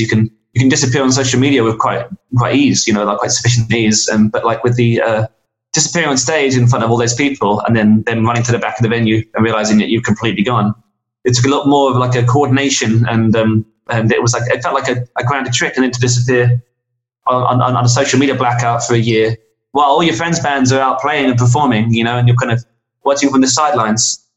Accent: England, United Kingdom; So the idea about being an Englishman making a records in America kind of checked really nicely.

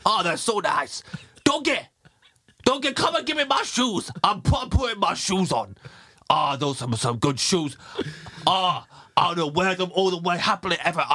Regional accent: Kettering, East Midlands, United Kingdom; I say Kettering now because people know that I'm from Kettering

